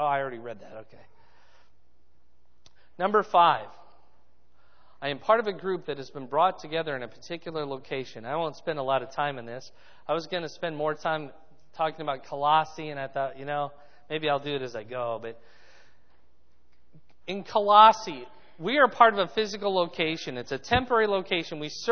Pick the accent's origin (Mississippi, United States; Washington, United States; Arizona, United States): Arizona, United States; born there; also born or lived in Fort Dodge / Cedar Rapids / Georgia / Indianapolis; I was born in Arizona. I lived in Fort Dodge, Cedar Rapids. I've lived in Georgia and Indianapolis, and I'm here.